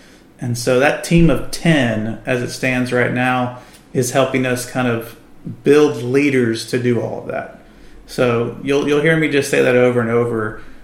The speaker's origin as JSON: {"language": "English", "town": "Dallas", "region": "Texas", "country": "United States", "tie": "born or raised there", "also_born_or_lived": "San Antonio", "said": "I'm a Texan, so this is all very normal to me. You know, born in San Antonio, grew up in North Dallas."}